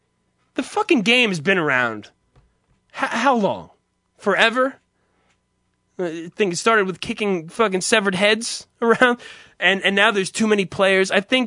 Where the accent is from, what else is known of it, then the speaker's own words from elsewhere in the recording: United States; I'm an American person. I probably shouldn't be as interested in this now as I am.